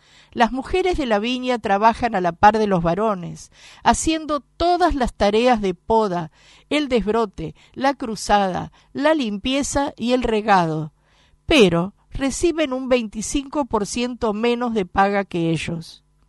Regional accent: Mendoza, Argentina; Soy mendocina, y habiendo pertenecido a una familia trabajadora, pero muy pobre

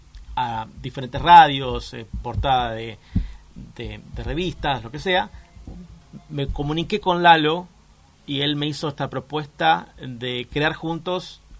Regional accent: Argentina; yo soy argentino también.

